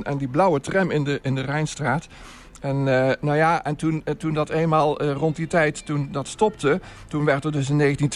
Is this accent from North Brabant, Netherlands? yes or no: yes; North Brabant, Netherlands; moved away as an adult; also born or lived in Amsterdam; now in Leiden, Netherlands; ik kom uit Brabant. Oké. Dus mijn eerste jonge jaren heb ik in Brabant doorgebracht. En tot aan het eind van mijn studie. En toen ben ik pas deze kant op gekomen. In eerste instantie Amsterdam, maar daarna pas in Leiden.